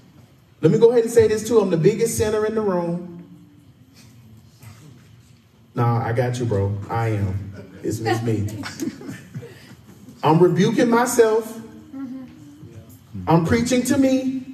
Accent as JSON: {"language": "English", "country": "United States", "said": "It made me embarrassed as an American."}